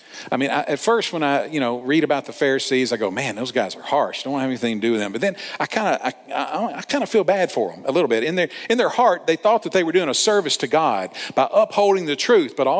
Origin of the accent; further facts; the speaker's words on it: Tennessee, United States; I was also looking up some laws in my home state of Tennessee, and man, am I embarrassed.